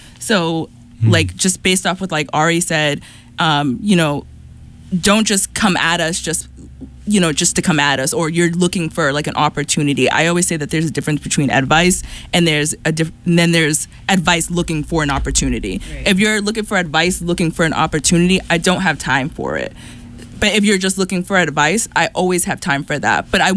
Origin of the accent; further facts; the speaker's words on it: Brockton, Massachusetts, United States; obviously my city, because I'm from Brockton